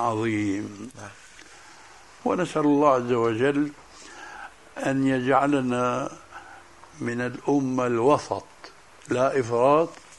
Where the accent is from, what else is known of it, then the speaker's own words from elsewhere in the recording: Syria; وهنا يقولون عندنا في سوريا شو هالشد يا رسول الله، هذه لهجة سورية خطأ